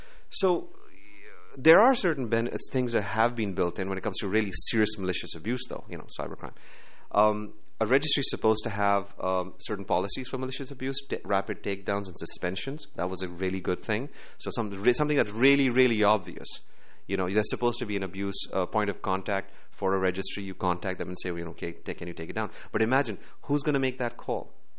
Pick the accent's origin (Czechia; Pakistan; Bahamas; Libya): Pakistan; I come from Pakistan.